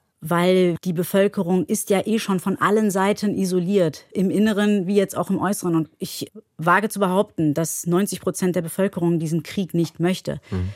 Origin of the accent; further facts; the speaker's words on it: Cologne, North Rhine-Westphalia, Germany; also born or lived in Tehran, Iran; iranischstämmige Schauspielerin aus Köln. Ich bin in Teheran geboren, 81 und 86 mit meiner Mutter nach Deutschland emigriert.